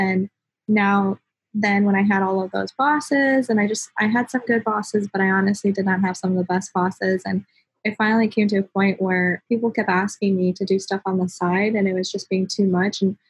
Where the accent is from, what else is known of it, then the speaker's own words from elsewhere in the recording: South Dakota, United States; also born or lived in Minnesota; because I am from South Dakota, but I went to college in Minnesota, and then I now live in North Carolina.